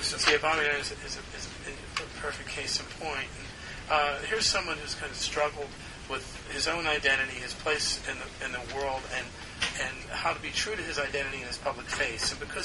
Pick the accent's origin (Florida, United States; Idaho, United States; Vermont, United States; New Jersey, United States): New Jersey, United States; I read this paragraph about my growing up in New Jersey.